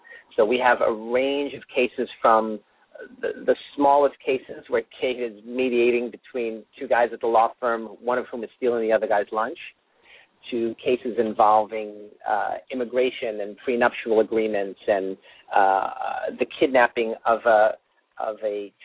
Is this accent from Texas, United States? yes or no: no; New York City, New York, United States; You know, I'm from the Bronx, and I went to a very good school in Massachusetts